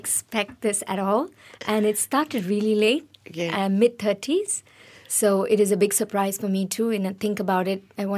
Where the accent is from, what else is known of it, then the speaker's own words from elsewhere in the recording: Goa, India; I'm from Goa, so there's a lot of food that's very familiar to Goan cuisine as well as the Malaysian cuisine